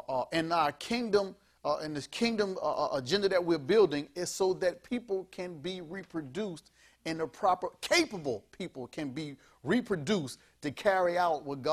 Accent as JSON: {"language": "English", "town": "Gosmo", "region": "Louisiana", "country": "United States", "tie": "born or raised there", "said": "We was living in Gosmo. I grew up in Gosmo before we moved to Gonzales. We were living in Gosmo"}